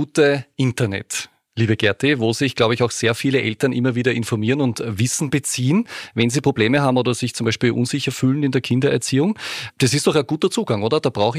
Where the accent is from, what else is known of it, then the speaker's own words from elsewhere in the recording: Austria; es gibt ja doch auch bei uns in Österreich ein halbwegs gutes Bildungsangebot.